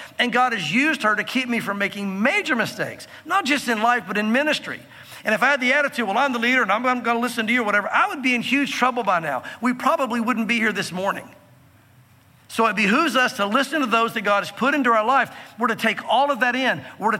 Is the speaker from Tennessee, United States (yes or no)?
yes; Tennessee, United States; Again, I grew up here in the South in Tennessee, but we lived out in Santa Fe, New Mexico for a while.